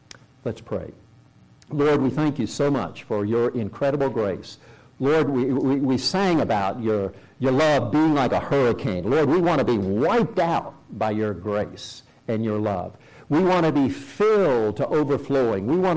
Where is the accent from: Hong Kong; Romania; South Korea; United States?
South Korea; Growing up in Korea, and Dad was a medical doctor and worked in a hospital there, and people would come in with rabies.